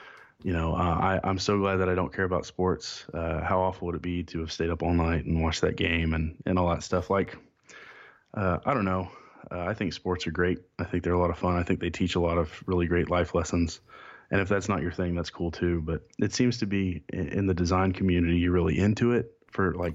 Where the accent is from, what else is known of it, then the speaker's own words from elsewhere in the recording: Kansas City, United States; I'm from Kansas City area, so I'm a big Jayhawks fan.